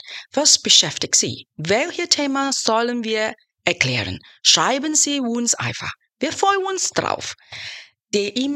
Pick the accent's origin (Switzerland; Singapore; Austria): Singapore; German is a second language; Ich bin in Singapur aufgewachsen